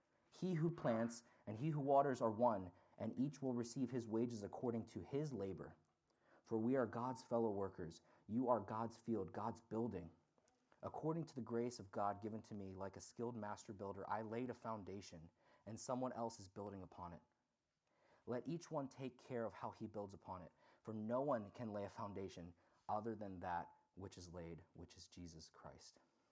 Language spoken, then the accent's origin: English; Pennsylvania, United States; I'm from Lancaster County originally. You know, farmers, they work hard.